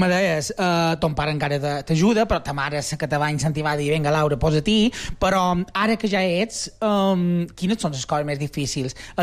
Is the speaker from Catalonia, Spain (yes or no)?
no; Consell, Balearic Islands, Spain; Bueno, clar, és que per qui som de Consell tampoc no mos imaginam Consell fora